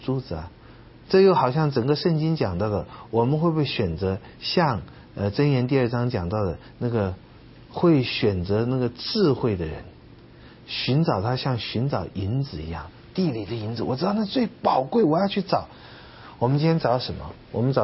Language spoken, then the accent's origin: Chinese; China; 但是呢，我们中国人一直有个观念，就是小不忍乱大谋哈